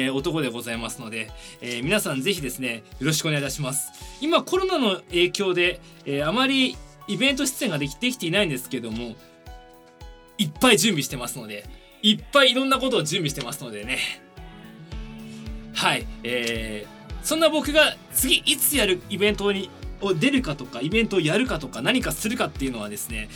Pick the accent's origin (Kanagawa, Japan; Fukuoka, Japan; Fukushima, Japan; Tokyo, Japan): Tokyo, Japan; 1990年3月14日生まれ、ホワイトデー生まれです。